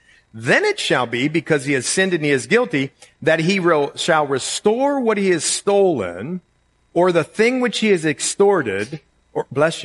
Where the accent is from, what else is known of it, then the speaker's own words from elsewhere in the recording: Ireland; I'm Irish. Just get over it. That's how we do it.